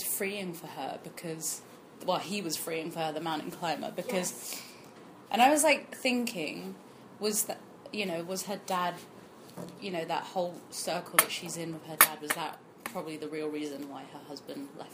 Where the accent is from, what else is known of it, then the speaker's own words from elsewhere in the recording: London, United Kingdom; Well, I grew up in Tooting, and then I moved to South Norwood. So I'm a South London girl.